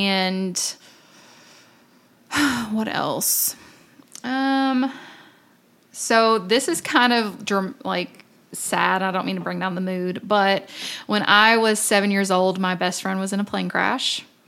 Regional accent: Somerset, Kentucky, United States; also born or lived in Owensboro; I was born in Owensboro, Kentucky, which is Western Kentucky. Very bluegrass, flatlands, farming, that side of it. But then when I was six, we moved to Somerset, Kentucky, which is more in the foothills of Kentucky, Appalachia

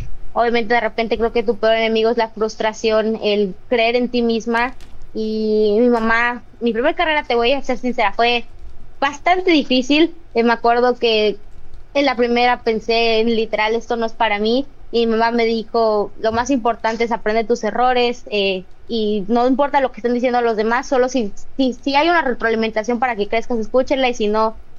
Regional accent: Mexico; Soy la primera mujer mexicana en estar en el programa NASCAR Drive for Diversity.

